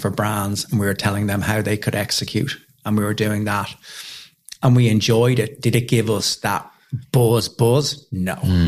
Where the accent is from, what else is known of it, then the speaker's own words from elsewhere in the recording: Ireland; So I, you know, being Irish, I mailed him, said, do you want to do a bit of fundraising for Temple Street?